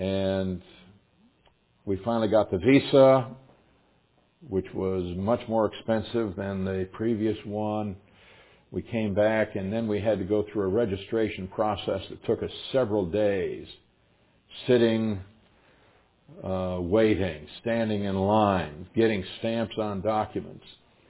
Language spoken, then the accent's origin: English; United States; "You're an American, aren't you?" And I said, "Yes, I am."